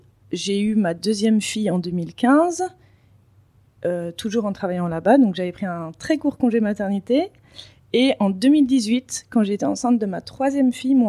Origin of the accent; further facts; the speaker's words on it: Paris, Île-de-France, France; moved away as an adult; also born or lived in Denmark / Belgium; now in Dubai, United Arab Emirates; je suis française et je viens de Paris, du 6e arrondissement.